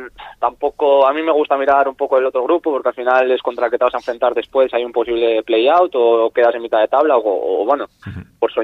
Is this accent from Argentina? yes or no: no; Laredo, Cantabria, Spain; con el equipo de mi pueblo, que es el Laredo